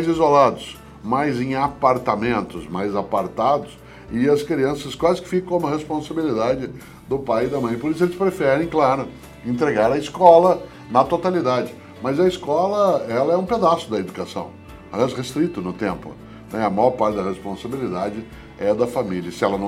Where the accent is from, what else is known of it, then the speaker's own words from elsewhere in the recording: Londrina, Paraná, Brazil; Quando eu era menino em Londrina, que é a minha cidade